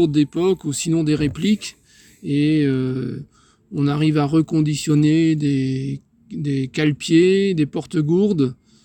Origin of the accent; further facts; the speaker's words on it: Brittany, France; je suis originaire de Bretagne, et dans le village où nous avions un champion cycliste renommé qui était François Lebihan